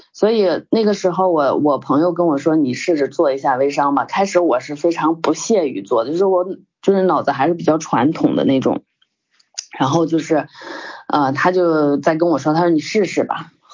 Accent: Shanxi, China; now in Beijing, China; 我是山西人，然后那个就是我是2000年到北京的啊，其实说是北漂18年，是我以前的资料我没改，你看我这心也挺大，然后其实已经北漂了21年了

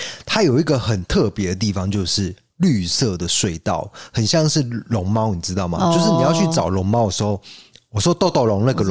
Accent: Kaohsiung, Taiwan; 欸，我是高雄人。

